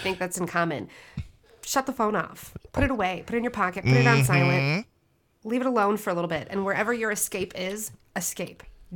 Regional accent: Chicago, Illinois, United States; I'm from Chicago.

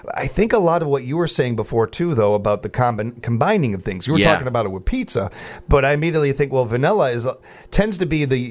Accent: Chicago, Illinois, United States; But again, I'm a Chicagoan.

